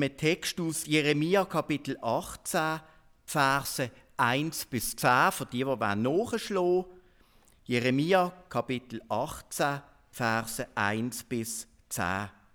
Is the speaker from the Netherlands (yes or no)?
no; Switzerland; Wir als Schweizer, ich denke, wir sind nicht in der gleichen Art und Weise von Gott erwählt.